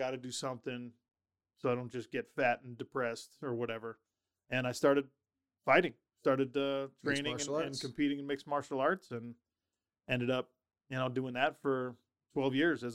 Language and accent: English; Sandy, Utah, United States; also born or lived in Minnesota; I'm from Utah. Well, I was born in Minnesota. I claim Sandy, Utah. That's where I grew up.